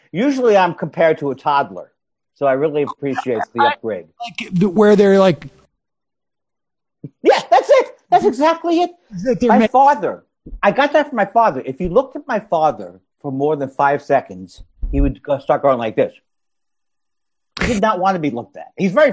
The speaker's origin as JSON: {"language": "English", "town": "Queens", "region": "New York", "country": "United States", "said": "I'm a Jew from Queens."}